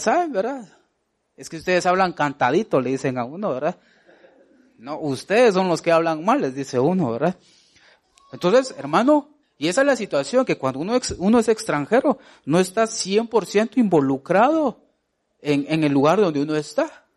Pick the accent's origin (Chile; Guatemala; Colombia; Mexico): Guatemala; Todos somos de Guatelinda.